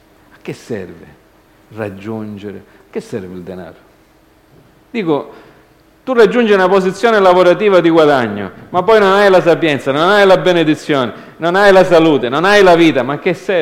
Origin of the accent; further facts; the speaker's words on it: Canada; Io ho vissuto, io sono cresciuto in Canada. I miei genitori piangevano giorno e notte, tutti i giorni, per aver lasciato la propria terra.